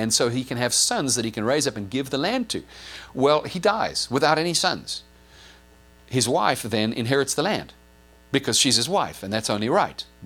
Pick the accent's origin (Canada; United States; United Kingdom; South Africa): South Africa; I grew up in South Africa, where the white people dominated the indigenous people, the black people of South Africa.